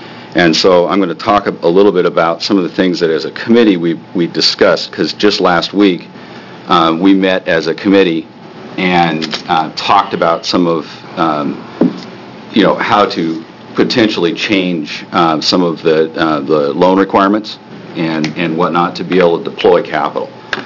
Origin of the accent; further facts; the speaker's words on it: Bend, Oregon, United States; I'm a CPA from Bend, Oregon.